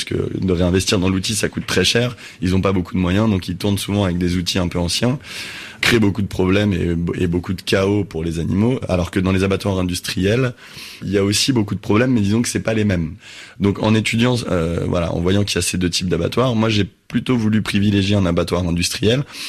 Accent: Paris, Île-de-France, France; born there; j'ai un nom breton, donc je pouvais m'inventer dans mon faux passé un retour sur ma terre natale, même si je suis né en fait à Paris.

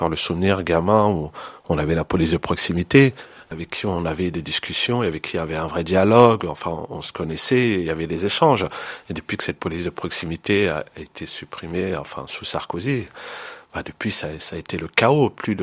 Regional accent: Paris, Île-de-France, France; born there; Moi, enfin, j'explique que j'ai été gamin dans ce quartier. Je suis né à Paris, mais je suis arrivé dans ce quartier, je devais avoir 2-3 ans.

